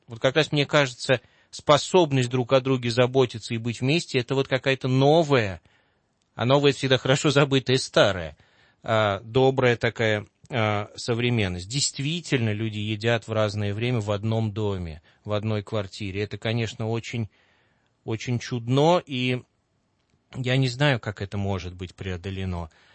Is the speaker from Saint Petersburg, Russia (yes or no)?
no; Moscow, Russia; вот я москвич, коренной москвич